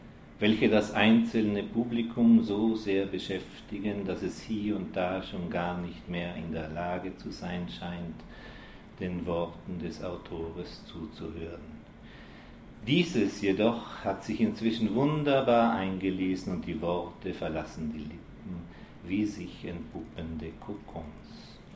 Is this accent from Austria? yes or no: yes; Innsbruck, Tyrol, Austria; also born or lived in Bozen, Italy; Also ich bin zwar in Bozen geboren, aber die ersten 6 Jahre habe ich hier in Innsbruck verbracht bei meinen Großeltern.